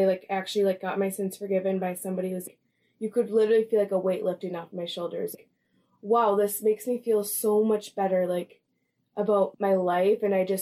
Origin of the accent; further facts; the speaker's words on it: Buffalo, Minnesota, United States; until I got married, and now I'm married to … I'm from Buffalo, Minnesota.